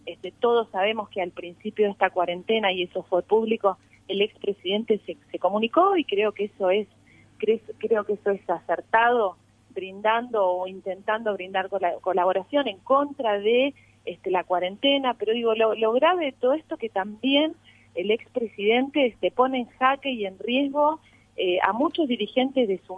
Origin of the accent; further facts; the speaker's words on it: Argentina; hubo momentos nefastos de nuestra historia como argentinos